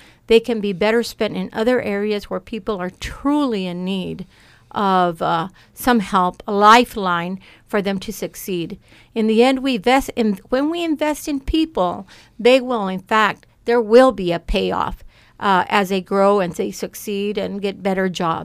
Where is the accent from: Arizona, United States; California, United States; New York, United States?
Arizona, United States; Tucson; also born or lived in Picacho / Marana; Well, yes, I am from Southern Arizona. I grew up in Tucson. I also, as a little girl, was raised in rural Arizona, Picacho and Marana.